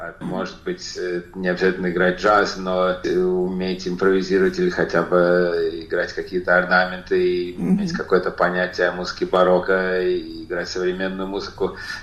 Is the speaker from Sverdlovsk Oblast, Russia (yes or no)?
no; Voronezh, Voronezh Oblast, Russia; когда мне надо было идти в первый класс, открылась в Воронеже специальная музыкальная школа, 10-летка, и я там начал